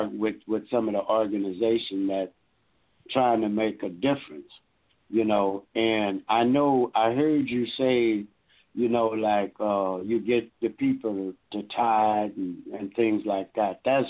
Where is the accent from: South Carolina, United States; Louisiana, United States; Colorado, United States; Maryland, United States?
Louisiana, United States; Lake Charles; Charles, Louisiana, and I'm really proud of you guys, you know. And the reason for that is because that's my hometown